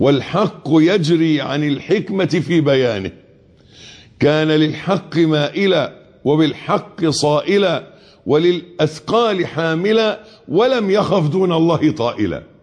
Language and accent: Arabic; Egypt; اللي هو الأبيض اللي احنا بنقول عليه أبيض في عرفنا في مصريين كمصريين